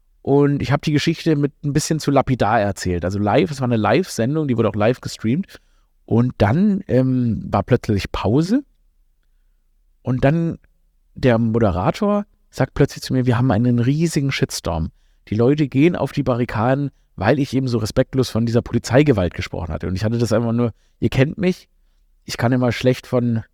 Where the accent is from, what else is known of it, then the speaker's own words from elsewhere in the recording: Stuttgart, Baden-Württemberg, Germany; born there; in Stuttgart, da gibt es so einen Boulevardbürgermeister. Das ist ja meine Geburtsstadt.